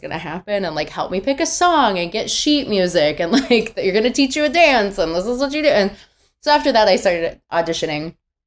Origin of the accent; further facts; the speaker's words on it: California, United States; I grew up in Orange County and I started doing theater when I was like 9, at like children's theater.